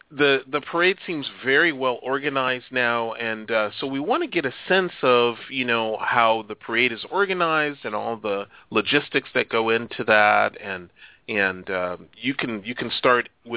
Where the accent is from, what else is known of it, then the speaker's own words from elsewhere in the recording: Chicago, Illinois, United States; You know, I'm from Chicago, and of course, traditionally in Chicago, the Chicago River turns emerald.